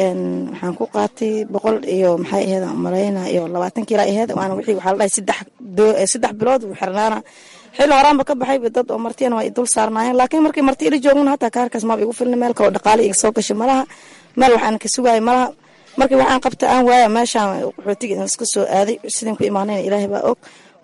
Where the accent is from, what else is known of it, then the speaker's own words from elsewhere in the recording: Saakow, Middle Juba, Somalia; Waxaan ka imaaday aniga degmada Saako.